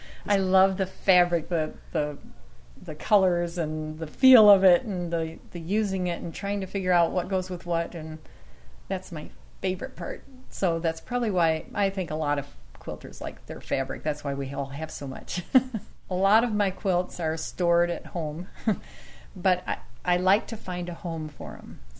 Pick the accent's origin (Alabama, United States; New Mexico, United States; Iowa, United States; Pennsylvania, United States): Iowa, United States; Orange City; I am from Orange City, Iowa, and I work in a quilt shop in Sioux Center